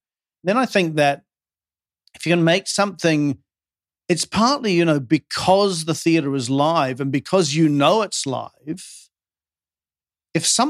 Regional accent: New Zealand; My mother and father, I grew up in New Zealand, and my mum and dad were English, and they were very Renaissance in their beliefs.

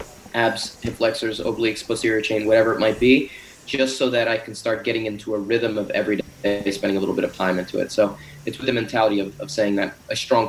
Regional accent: New Jersey, United States; When I was growing up, I was just a huge Chicago Bulls fan. I knew I grew up in New Jersey, and you know, I was a Nets fan as well.

